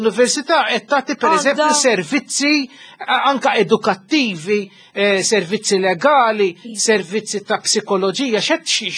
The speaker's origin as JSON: {"language": "Maltese", "town": "Mosta", "region": "Northern Region", "country": "Malta", "said": "pereżempju jiena mill-Mosta u l-laqmijiet għadhom popolari kullum kien."}